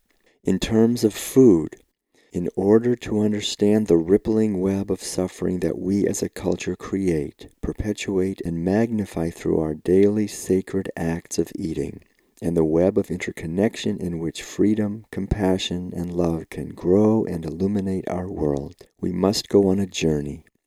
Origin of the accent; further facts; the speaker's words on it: Concord, Massachusetts, United States; Being born and raised in Concord gave me a sense of intimate connectedness with these two revolutions and of being their descendant